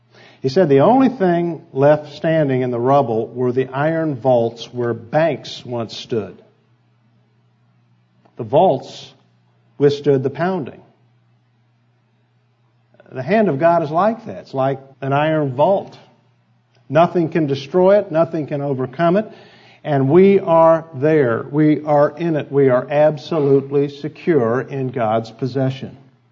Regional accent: Kansas City, United States; I thought of my own experience as a boy growing up in Kansas City. Every year it snows there.

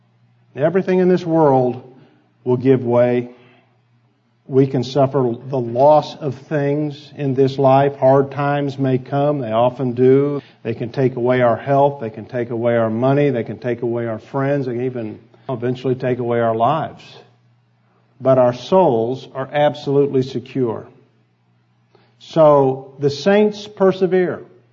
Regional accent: Kansas City, United States; I thought of my own experience as a boy growing up in Kansas City. Every year it snows there.

